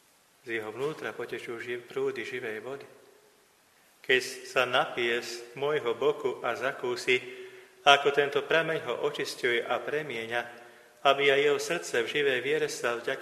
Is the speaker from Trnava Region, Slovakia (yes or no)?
yes; Skalica, Trnava Region, Slovakia; born there; Veľmi rád v mojom rodisku tam skalice bývali vždy procesia nielen na Božie telo